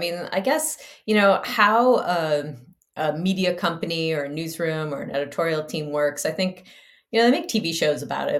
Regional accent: Michigan, United States; I was born in Michigan, I grew up on a dirt road and had a pickup truck

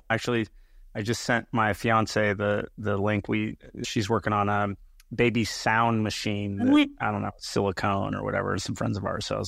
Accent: California, United States; now in Phoenix, United States; I grew up in the Bay Area, and then last few years moved to Phoenix

